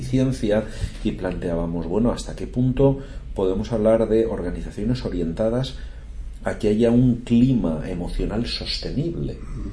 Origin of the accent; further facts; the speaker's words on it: Castilla-La Mancha, Spain; Bueno, pues yo soy manchego, yo lo admito mucho